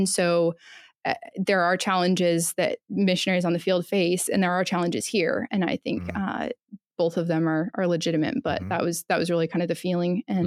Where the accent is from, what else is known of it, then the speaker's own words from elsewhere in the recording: Pacific Northwest, United States; So I grew up in the Pacific Northwest. I'm a bit of a transplant here with my husband, Caleb, who grew up in the area.